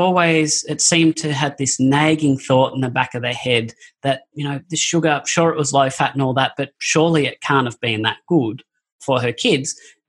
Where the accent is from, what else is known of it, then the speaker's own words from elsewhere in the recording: Sydney, New South Wales, Australia; I'm from Sydney in Australia